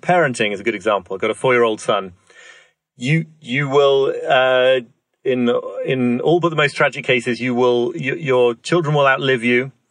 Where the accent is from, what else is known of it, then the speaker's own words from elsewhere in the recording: York, Yorkshire and the Humber, United Kingdom; I grew up in York in the north of England, where there's a very beautiful, huge old cathedral called York Minster.